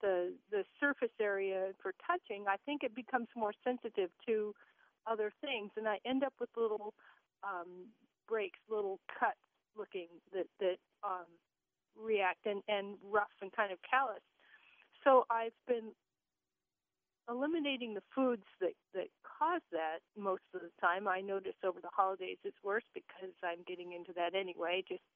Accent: Pacific Northwest, United States; I grew up in the Northwest. I absolutely adore salmon.

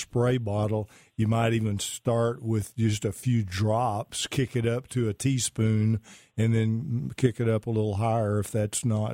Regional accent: Pittsburgh, Texas, United States; I'm from Pittsburgh also, but I'm from Pittsburgh, Texas.

